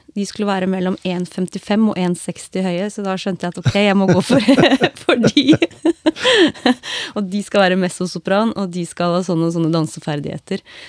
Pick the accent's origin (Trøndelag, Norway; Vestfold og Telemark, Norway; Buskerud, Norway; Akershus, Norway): Vestfold og Telemark, Norway; Skien; Den ble faktisk spilt her hjemme I Skien